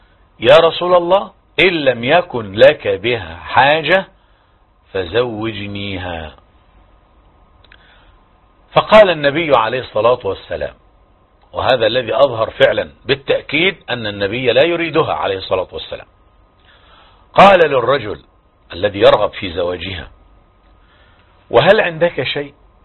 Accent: Egypt; كل 6 دقائق عندنا في مصر مطلقة

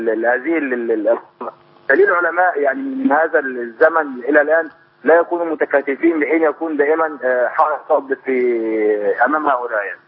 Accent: Egypt; عندنا في مصر

